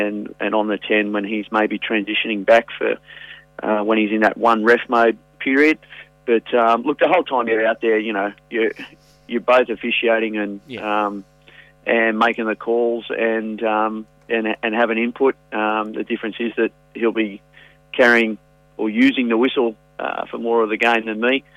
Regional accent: Coonabarabran, New South Wales, Australia; Barrowdine's about 40 kilometres from my hometown of Coonabarra

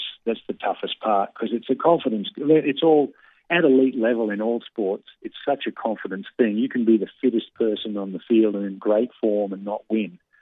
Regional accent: Brisbane, Queensland, Australia; We had a lot of good kids growing up in Queensland in the Brisbane area when I was young.

